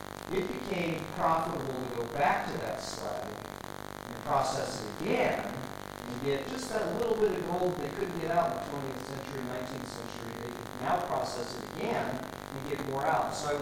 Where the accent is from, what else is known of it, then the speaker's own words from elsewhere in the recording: Colorado, United States; When I think of this image, growing up in Colorado, I think of Leadville, Colorado.